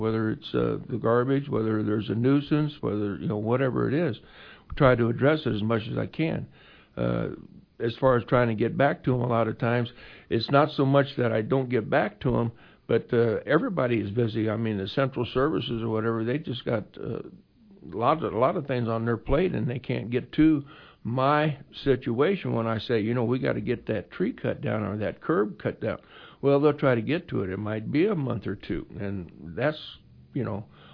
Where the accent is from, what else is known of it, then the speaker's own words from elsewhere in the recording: Quincy, United States; I've been born and raised in Quincy, of course